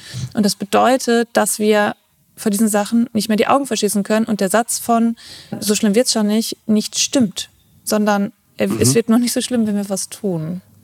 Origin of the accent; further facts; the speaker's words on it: Germany; mein Akzent, das merken die ja direkt, dass man aus Deutschland kommt